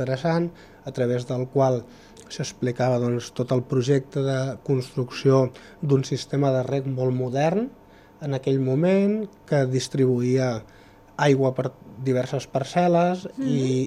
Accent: Catalonia, Spain; me'n podia anar a la província de la qual provinc, perquè mm-hmm sóc del Penedès.

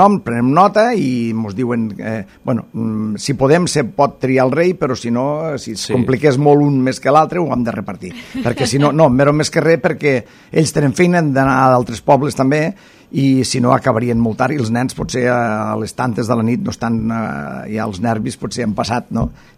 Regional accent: Móra d'Ebre, Catalonia, Spain; tal de que el poble de Móra d'Ebre tingui el seu nom i tingui, bueno, una mica el puntet este de que som la capital de la Ribera

